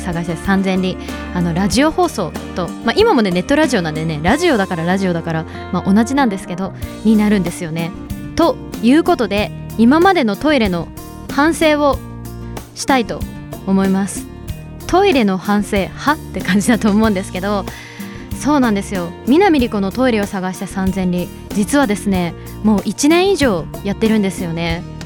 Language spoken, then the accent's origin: Japanese; Shizuoka, Japan; 、まあ静岡県ね出身で